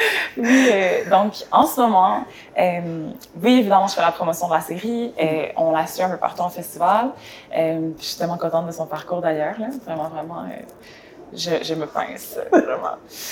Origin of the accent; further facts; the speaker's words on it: Quebec, Canada; parce que là où je viens, c'est quand même le Québec, mais il y a aussi beaucoup de choses qui sont communes aussi avec la France.